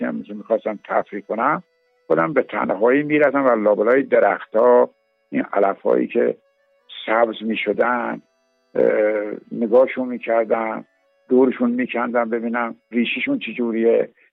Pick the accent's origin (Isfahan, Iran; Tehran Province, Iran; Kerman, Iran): Kerman, Iran; born there; من در سال 1324 در کرمان به دنیا آمدم.